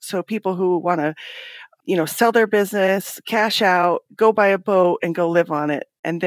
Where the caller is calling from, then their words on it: Montana, United States; I'm calling from Montana today.